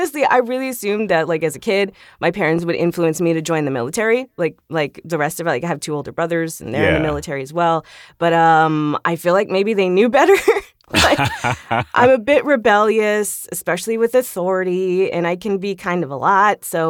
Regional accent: Corpus Christi, Texas, United States; I was born in South Texas in a town called Corpus Christi, which is by South Padre Island

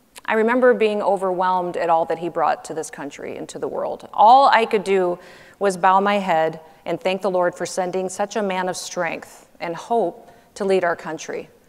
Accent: South Dakota, United States; You know, growing up in the West, growing up in South Dakota

